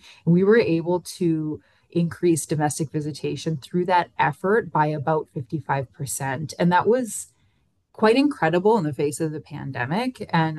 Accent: Sault Ste. Marie, Ontario, Canada; You know, I'm from Sault Ste. Marie. I'm from a northern community.

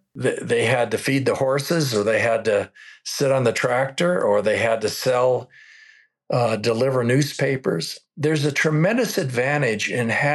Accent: California, United States; born there; I was born in Southern California, about, 10 miles from UCLA.

